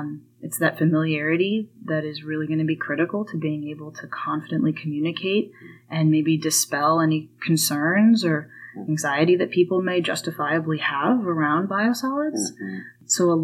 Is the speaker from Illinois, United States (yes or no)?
no; San Francisco, California, United States; I'm from San Francisco.